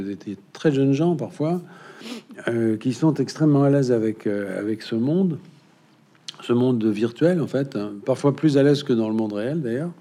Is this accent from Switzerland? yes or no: no; Centre-Val de Loire, France; Comme on dit chez moi dans le Berry, Dieu me savonne.